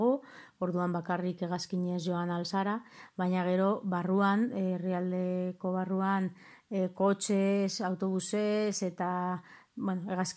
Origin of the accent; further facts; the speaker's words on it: Vitoria-Gasteiz, Basque Country, Spain; eta Gasteizkoa naiz.